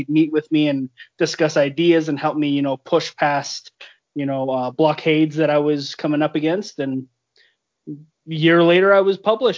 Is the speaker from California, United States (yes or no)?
yes; California, United States; I was raised in California and where I was at, it never snowed, but it did.